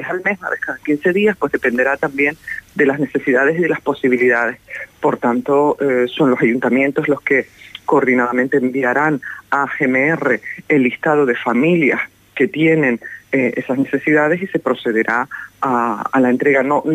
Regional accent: La Gomera, Canary Islands, Spain; yo soy de La Gomera

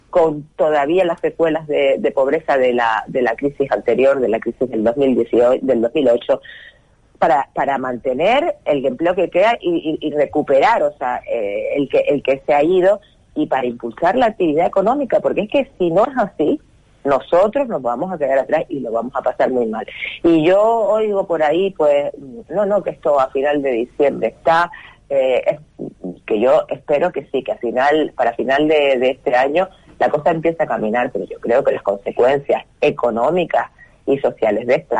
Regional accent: Canary Islands, Spain; a nosotros, o sea, a los canarios solo se nos tiene en cuenta cuando nos necesita

